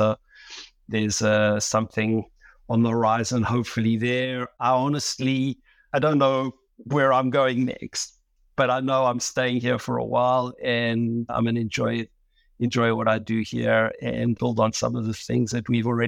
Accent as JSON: {"language": "English", "country": "South Africa", "tie": "born or raised there", "said": "opportunities that I really would never have even dreamt of as a kid growing up in South Africa."}